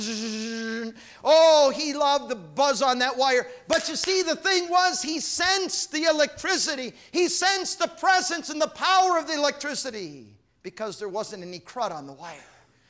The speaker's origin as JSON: {"language": "English", "town": "Wakefield", "region": "Michigan", "country": "United States", "said": "I'm from Wakefield, Michigan, in the Upper Peninsula of Michigan. Nobody farms up there. Too far up north, too cold, the winters are too long."}